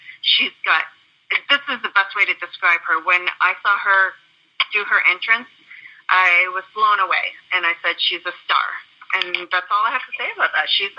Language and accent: English; Toronto, Ontario, Canada; I'm going to have some friends drive up from Toronto, my hometown